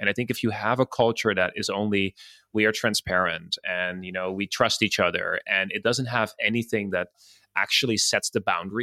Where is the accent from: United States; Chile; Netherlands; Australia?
Netherlands; I'm from the Netherlands originally, and we have a culture where being direct is similar to the Israelis and to many, and we're quite known for it.